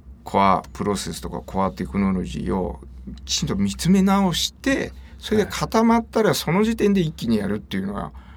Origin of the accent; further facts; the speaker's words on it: Okayama, Japan; ああ、まああれあの私の地元岡山、ね。